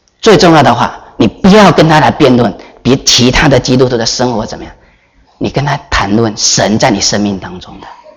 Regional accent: China; 我们中国人，我们真的要勇敢的起来

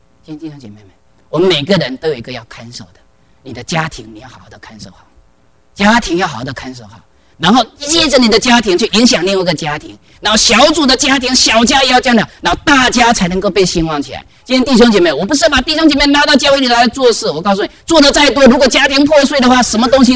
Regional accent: China; moved away; 我们中国人，我们常常就是说，我们特别好，就是说我们从大陆出来的老上一代的话，他们都很看重工作，对不对啊？我们也在那个环境当中长大

